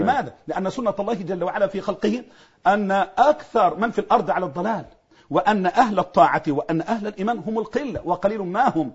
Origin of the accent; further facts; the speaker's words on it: Mansoura, Dakahlia, Egypt; انا اعرف ولد من المنصورة من عندنا